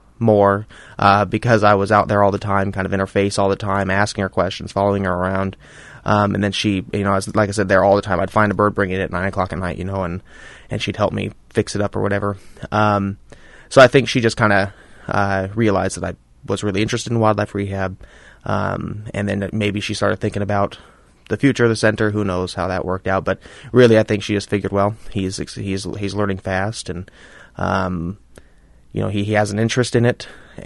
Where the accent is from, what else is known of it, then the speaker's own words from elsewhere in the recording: Astoria, United States; Yeah, I was born and raised in Astoria.